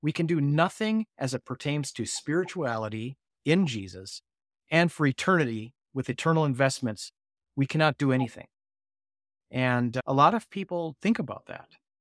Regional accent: United States; Yeah, I'm an American, and my government, most of the government, is vying for a ceasefire.

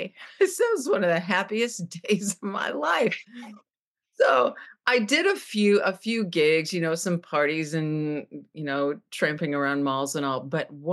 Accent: Bluffton, Indiana, United States; It was at the street fair in my hometown of Bluffton, Indiana.

